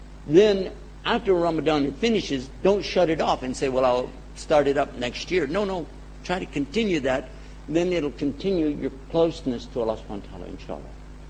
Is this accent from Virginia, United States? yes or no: no; Texas, United States; I'm from Texas, and in Texas, we have the best politicians money can buy.